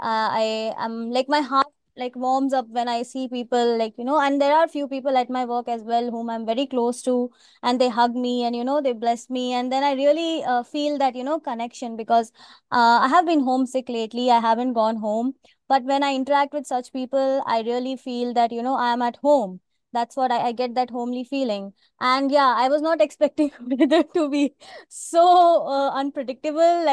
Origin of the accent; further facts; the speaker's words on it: India; moved away as an adult; So I'm from India. I came here in the year 2022, in fall, September